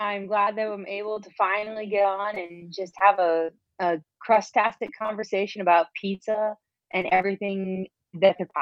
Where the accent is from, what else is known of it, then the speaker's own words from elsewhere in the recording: Ohio, United States; Yeah. Well, I grew up in Ohio, so traditionally our pizza was tavern style pizza.